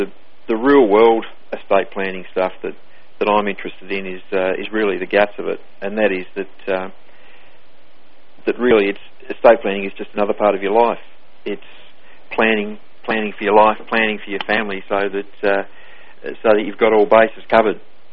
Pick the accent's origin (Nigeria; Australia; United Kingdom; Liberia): Australia; now in Abu Dhabi, United Arab Emirates; Well, I'm an Australian. At the moment, I'm not living in Australia, though. I'm living over in Abu Dhabi in the United Arab Emirates, which is on the Persian Gulf.